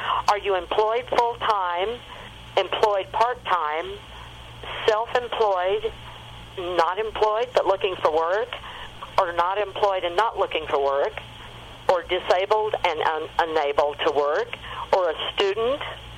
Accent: United States; now in Canada; Yes, and I'm actually from the States, but I live up here now.

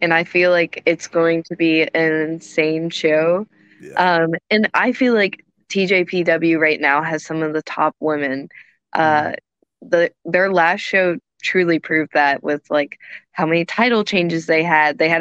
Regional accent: United States; Look, I'm American.

